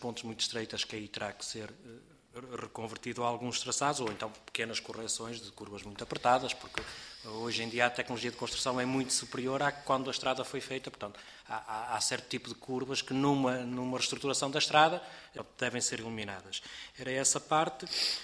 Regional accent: Cinfães, Norte, Portugal; conheço mais ou menos, porque sou de Sinfães, portanto sei o que é que é os problemas do interior

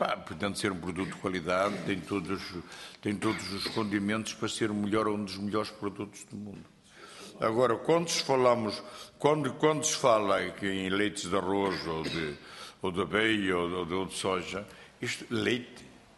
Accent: Oliveira de Azeméis, Aveiro, Portugal; Eu sou de Oliveira das Mães, já tentei nisso aqui

